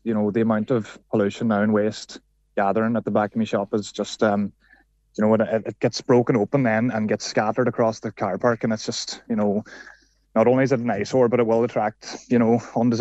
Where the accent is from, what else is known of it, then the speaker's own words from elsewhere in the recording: Glenties, County Donegal, Ireland; I would have moved up to the town from Glenties. I'm from Glenties originally now, so I would have moved up about 2 years ago.